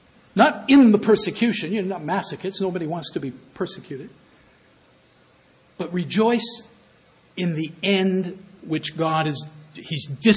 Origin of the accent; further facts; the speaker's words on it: Canada; I was born in Canada. I was raised in Canada. I like Canada. Great country. I'd rather live here than just about anywhere else.